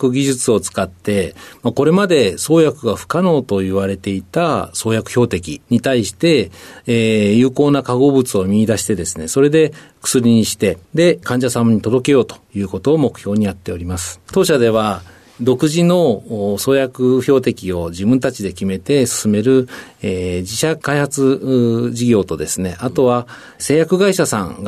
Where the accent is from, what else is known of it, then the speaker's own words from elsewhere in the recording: Tokushima, Japan; はい、徳島県の徳島市になります。